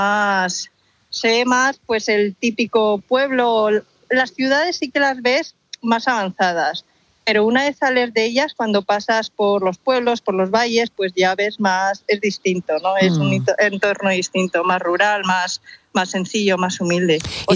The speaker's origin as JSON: {"language": "Spanish", "country": "Spain", "said": "yo igual no tengo una perspectiva muy objetiva, ¿no? Como española de origen chino."}